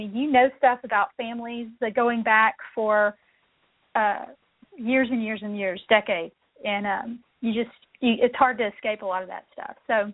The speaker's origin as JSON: {"language": "English", "region": "Texas", "country": "United States", "tie": "born or raised there", "said": "it's inspired by the small town that I grew up in East Texas. Okay. Of course, I haven't lived in a small town in 25 years"}